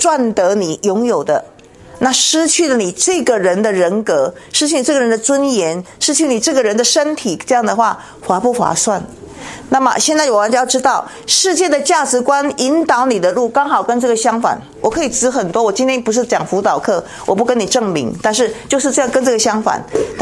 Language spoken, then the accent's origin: Chinese; China; 我们中国人说子孙什么多子多孙多福气